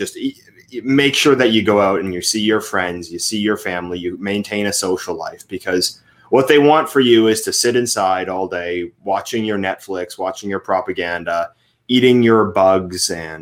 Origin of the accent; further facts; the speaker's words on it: Ontario, Canada; It's good to know that in my home state, or home province rather, of Ontario, there's some people who watch my channel and support my work. I don't live in Southern Ontario anymore